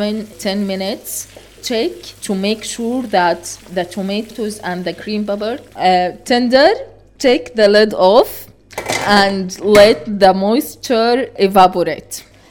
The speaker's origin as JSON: {"language": "English", "country": "Palestine", "said": "Today we will do fried tomatoes Palestinian style."}